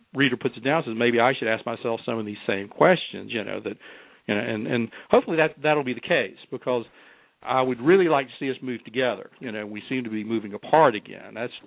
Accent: the South, United States; my classmates, who were fascinated by the fact that I was from the South and I had been cross-bused

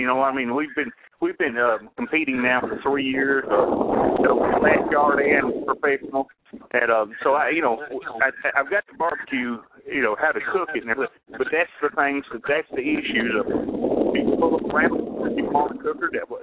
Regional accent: McKenzie, Tennessee, United States; now in Paris, United States; I live over in Paris. I live out at the lake here in Paris. So, but yeah, I mean, I'm from McKenzie. Recently, I've lived in McKenzie and Gleason all my life.

